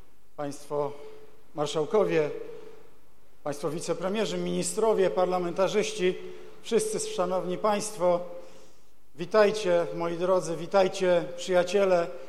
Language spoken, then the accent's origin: Polish; Wrocław, Lower Silesian Voivodeship, Poland; ja jako wrocławianin